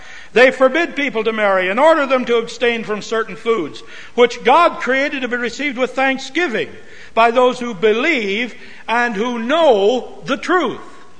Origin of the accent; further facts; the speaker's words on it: Minnesota, United States; It isn't just eating, but I grew up in Minnesota again.